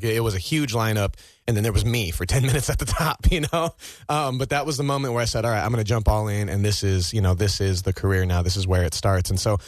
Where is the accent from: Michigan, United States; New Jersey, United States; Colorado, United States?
Colorado, United States; Denver; I grew up in Denver, Colorado, and we had something called Heaven Fest that I look forward to every year.